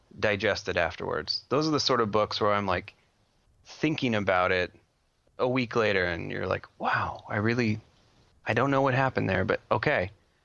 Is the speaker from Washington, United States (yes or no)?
yes; Washington, United States; These two work really well together, especially since I'm from Washington.